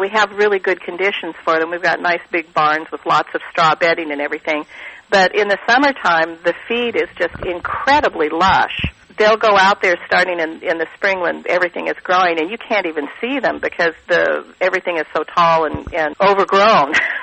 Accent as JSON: {"language": "English", "region": "Oregon", "country": "United States", "tie": "born or raised there", "also_born_or_lived": "Washington", "said": "Well, I grew up in Oregon and Washington, basically, and have spent my time in both of the areas."}